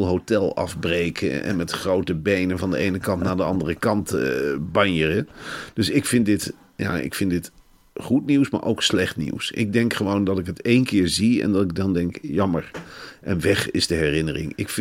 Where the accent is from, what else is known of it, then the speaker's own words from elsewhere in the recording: Arnhem, Gelderland, Netherlands; als Arnhemmer en als Vitesse supporter kan ik dit heel moeilijk verteren.